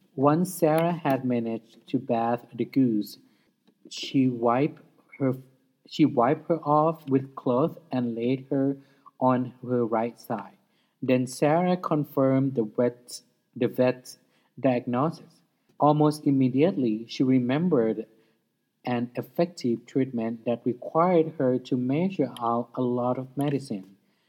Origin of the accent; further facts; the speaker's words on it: Bangkok, Thailand; moved away as an adult; now in United States; I was born and raised in Bangkok. I had my undergrad at Bangkok University, majoring in directing.